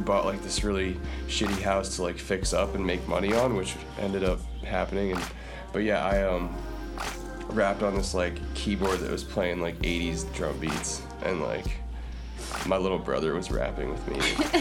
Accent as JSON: {"language": "English", "region": "Massachusetts", "country": "United States", "lives_now": "Brooklyn, United States", "said": "I'm currently based in Brooklyn, New York. I'm from Western Massachusetts, Berkshire County"}